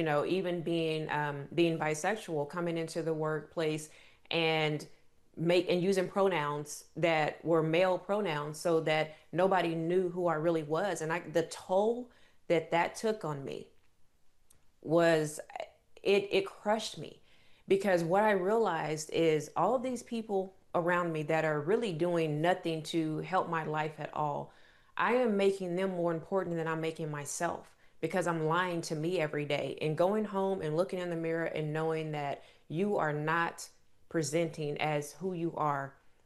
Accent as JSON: {"language": "English", "region": "Oklahoma", "country": "United States", "tie": "born or raised there", "said": "I grew up in Oklahoma, born and raised. I still live here in Oklahoma"}